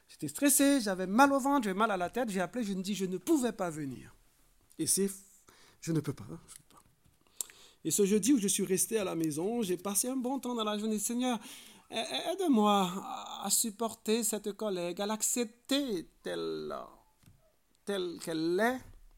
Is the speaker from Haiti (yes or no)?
yes; Haiti; mes collègues m'ont appelé … parce que je suis haïtien.